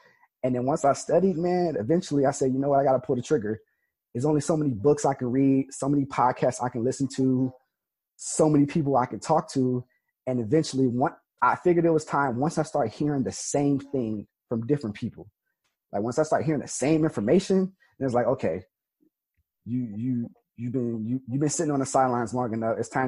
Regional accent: Yucca Valley, California, United States; And since I'm from Yucca Valley, I live in Yucca Valley

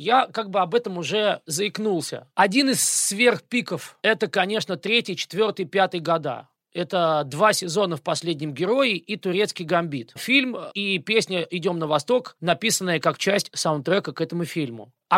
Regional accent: Moscow, Russia; Не только Москва, разумеется, но поскольку я москвич, и Москва во многом центр была, есть и будет, наверное.

